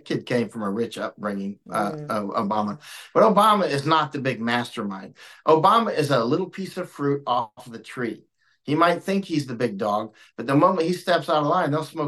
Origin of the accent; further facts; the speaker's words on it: Florida, United States; I grew up in Florida, and people would, you know, talk about how bad communists were.